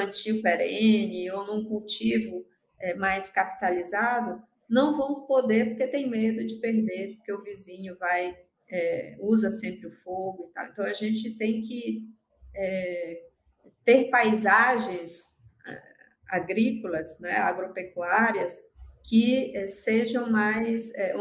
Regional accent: Amazon, Brazil; eu sou da Amazônia, né? Então, e tenho vivido essa questão há muitos anos

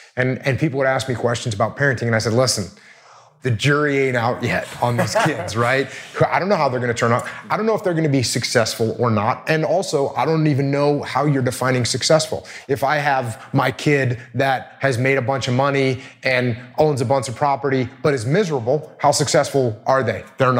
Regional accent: New England, United States; So we've taken an industry, which I grew up in New England, and that used to be sort of the center for textiles in America

